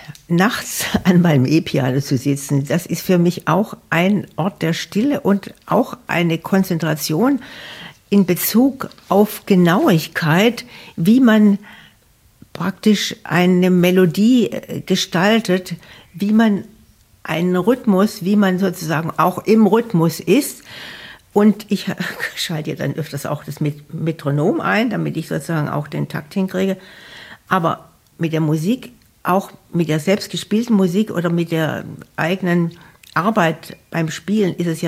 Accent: Southern Germany, Germany; now in Bremen, Germany; Und ich komme ja aus Süddeutschland. Insofern war Bremen für mich immer auch eine fremde Stadt.

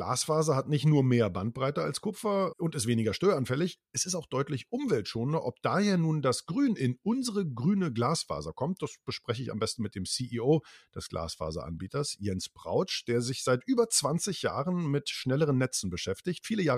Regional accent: Brandenburg, Germany; Ich bin auch Brandenburger, wirklich.

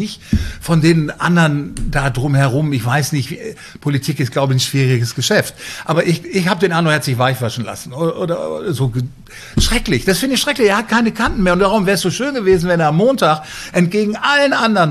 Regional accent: Münster, North Rhine-Westphalia, Germany; born there; Also Münsterländer, ich bin auch in Münster geboren

